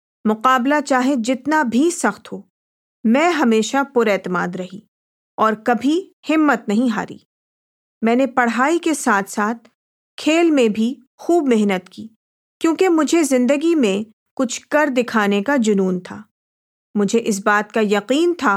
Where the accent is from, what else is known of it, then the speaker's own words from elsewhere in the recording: Lahore, Punjab, Pakistan; میرا تعلق لاہور سے ہے جہاں کرکٹ اور ہاکی تقریباً ہر سطح پر کھیلی جاتی ہے۔